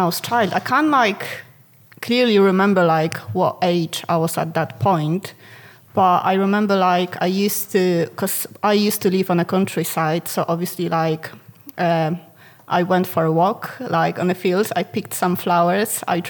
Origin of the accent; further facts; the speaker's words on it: Poland; English is a second language; moved away as an adult; now in United Kingdom; Obviously, I'm from Poland, all the way from like Luton Airport this time.